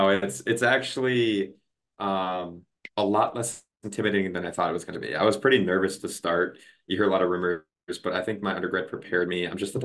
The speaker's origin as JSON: {"language": "English", "town": "Milwaukee", "region": "Wisconsin", "country": "United States", "tie": "born or raised there", "said": "I grew up in Milwaukee, Wisconsin, Midwest through and through, and then went to the University of Michigan for undergrad."}